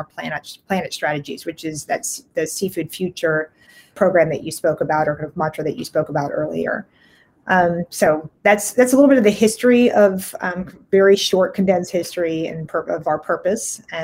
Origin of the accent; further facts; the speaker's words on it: Atlanta, Georgia, United States; I was raised in Atlanta, Georgia, which was not the hotbed of sustainable thinking.